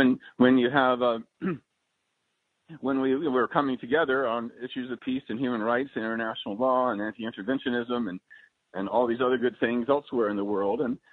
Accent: Chapel Hill, North Carolina, United States; And also growing up in Chapel Hill, university town, I got to meet a lot of my father's students who from the Middle East.

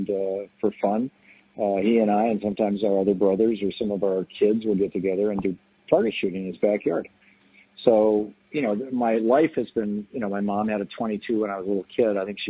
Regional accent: Michigan, United States; I grew up in Michigan, and people would go up north and go hunting in the fall.

